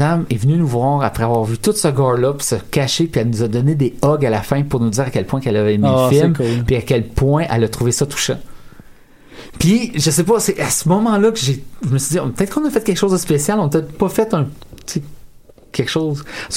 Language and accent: French; Saint-Eustache, Quebec, Canada; On a grandi à Saint-Eustache.